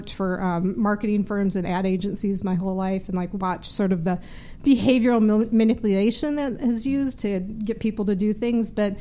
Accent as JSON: {"language": "English", "region": "Midwest", "country": "United States", "said": "And I often kid, I'm from the Midwest."}